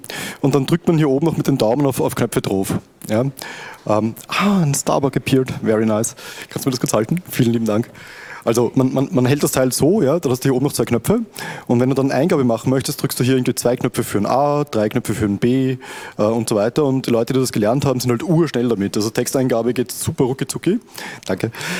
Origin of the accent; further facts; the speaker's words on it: Vienna, Austria; ich komme aus Wien.